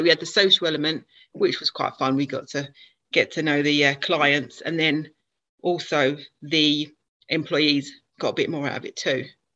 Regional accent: East of England, United Kingdom; We live in Brentwood, so I'm an Essex girl. I was born in Essex and I've always lived in Essex.

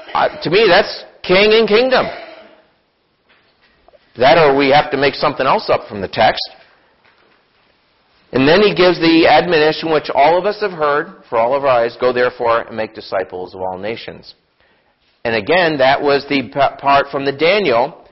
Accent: Germany; English is a second language; I'm from Germany originally.

